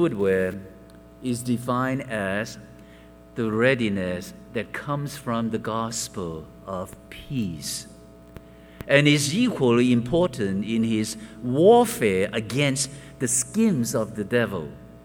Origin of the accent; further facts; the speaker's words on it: Hong Kong; it was not like that when I was growing up in Hong Kong.